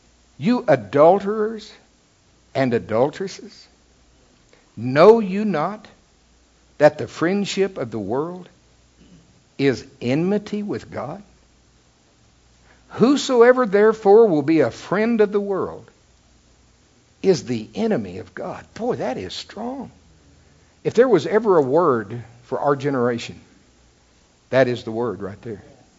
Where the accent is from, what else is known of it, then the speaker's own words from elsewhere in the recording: Oklahoma, United States; I'm from Oklahoma. What do you expect?